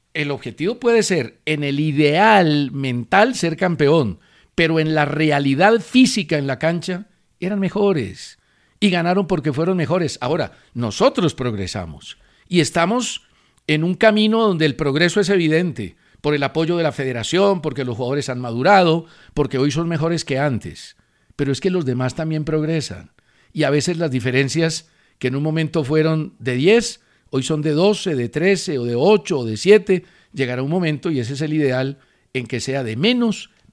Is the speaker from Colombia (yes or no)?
yes; Antioquia, Colombia; Oíste, sos, nosotros los paisas también.